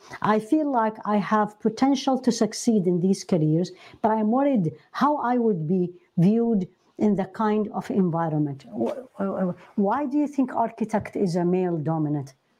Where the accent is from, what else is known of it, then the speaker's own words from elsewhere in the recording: Iraq; She's actually from my home country. She's from Iraq.